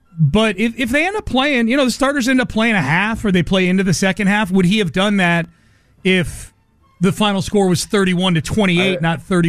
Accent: Pasadena, Texas, United States; I grew up in Pasadena, but always called myself a Houstonian.

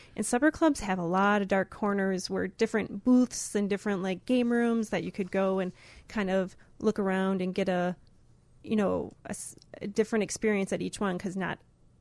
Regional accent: Wisconsin, United States; I finally got to make a documentary on my home state and an institution that I thought really deserves some attention.

